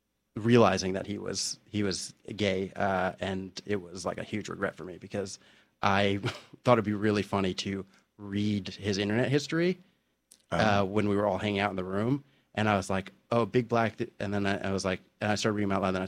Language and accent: English; South Orange, New Jersey, United States; I grew up in South Orange, New Jersey.